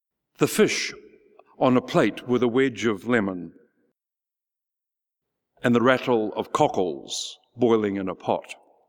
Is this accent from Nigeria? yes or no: no; New Zealand; having just spent the last hour singing the praises of being Kiwi